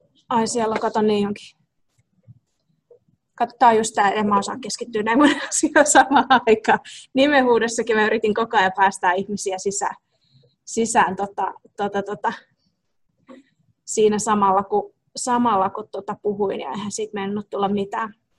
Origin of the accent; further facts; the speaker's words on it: Espoo, Uusimaa, Finland; now in Jyväskylä, Finland; ja mä tulen itse asiassa, muutin tänne Jyväskylään Espoosta 2012